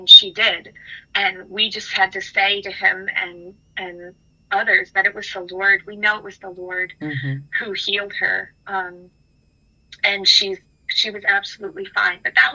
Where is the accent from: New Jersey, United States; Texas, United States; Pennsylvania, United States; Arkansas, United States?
Pennsylvania, United States; This is not where either my husband or I are from originally. My husband grew up in Wisconsin, and I grew up in Pennsylvania.